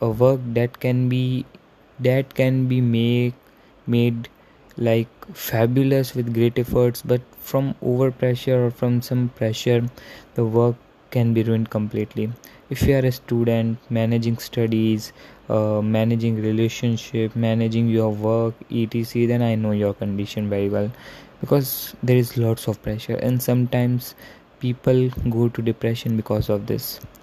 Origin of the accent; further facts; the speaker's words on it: India; I'm a teenager from India.